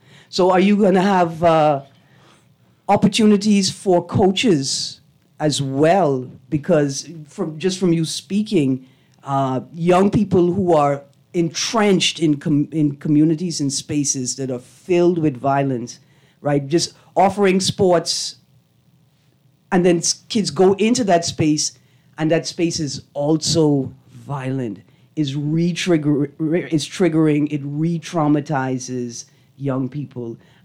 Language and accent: English; Bahamas; I told him, no, sir, I'm from the Bahamas.